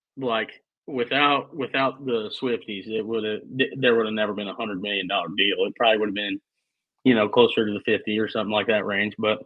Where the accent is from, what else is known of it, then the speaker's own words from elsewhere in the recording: Missouri, United States; But dude, I grew up in Missouri, so I've been watching Kansas City since I was, you know, in diapers